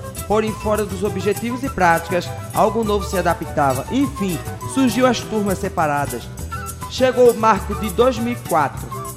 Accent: Passira, Pernambuco, Brazil; sou de Passira, Pernambuco.

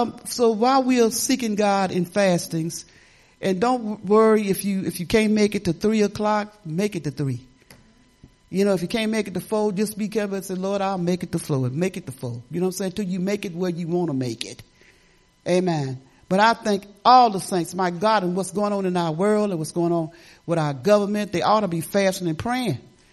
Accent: Detroit, Michigan, United States; also born or lived in South; I've lived in the slums of Detroit. I was brought up in Detroit, Michigan, in the slums.

